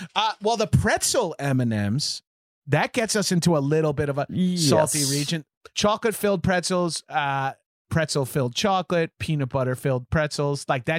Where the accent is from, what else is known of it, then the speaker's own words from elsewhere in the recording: New York, United States; I'm from New York, so I don't know how to say